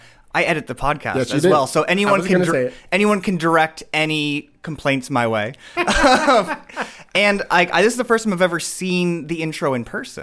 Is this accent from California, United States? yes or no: yes; Los Angeles, California, United States; I'm from Los Angeles, born and raised.